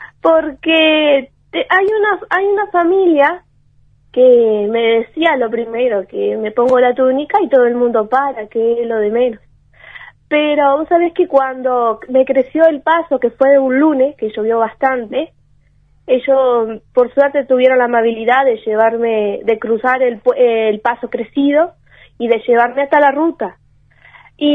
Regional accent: Florida, Uruguay; Y yo soy de Florida y de la escuela son más de 100 kilómetros. Y de vuelta son más de 200.

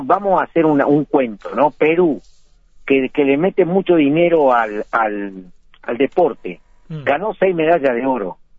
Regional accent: Uruguay; para hacerle ver a los jóvenes que acá como uruguayos podemos ser grandes

